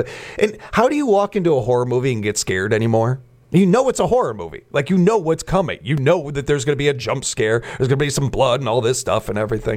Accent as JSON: {"language": "English", "region": "Illinois", "country": "United States", "tie": "born or raised there", "said": "I know that as a kid growing up in Illinois, WGN had Bozo the Clown show on."}